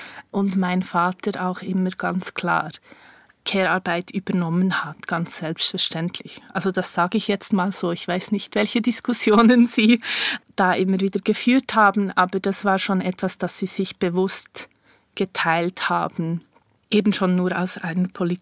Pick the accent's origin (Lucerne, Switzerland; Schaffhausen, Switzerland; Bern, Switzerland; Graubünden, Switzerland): Bern, Switzerland; Ich bin im Altenbergquartier aufgewachsen, gerade an der Aare.